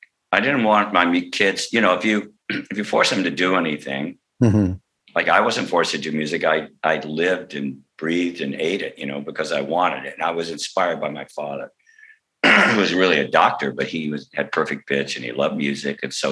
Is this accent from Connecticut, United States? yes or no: no; Berkeley, California, United States; also born or lived in Southern US; I grew up in Berkeley from the time I was 9 years old, earlier in the South, but Berkeley, California.